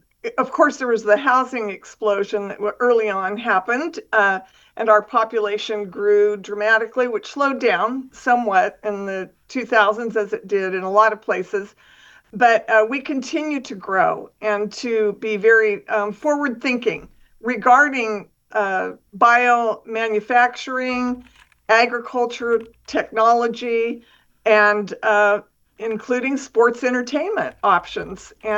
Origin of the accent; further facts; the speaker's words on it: Modesto, California, United States; I was born and raised in Modesto. My father was born in Modesto. My grandparents had dairy farms here.